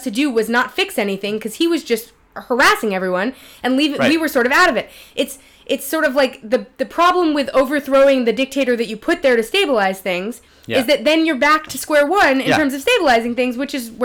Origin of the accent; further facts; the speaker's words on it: United States; I'm an American who was sort of socialized in that, you know, world.